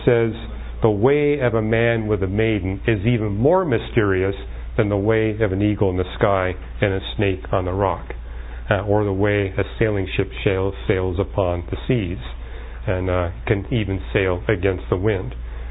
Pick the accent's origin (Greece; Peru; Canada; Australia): Canada; now in California, United States; For example, I grew up in Canada, and the custom in Canada is when you date a girl